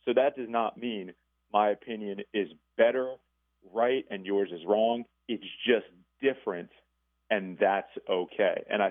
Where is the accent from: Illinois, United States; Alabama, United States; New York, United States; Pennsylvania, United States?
Pennsylvania, United States; Harrisburg; Now, I'm originally from the Harrisburg area.